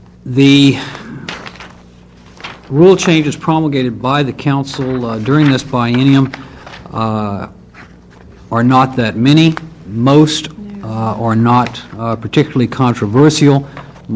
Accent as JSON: {"language": "English", "town": "Eugene", "region": "Oregon", "country": "United States", "said": "I'm from Eugene."}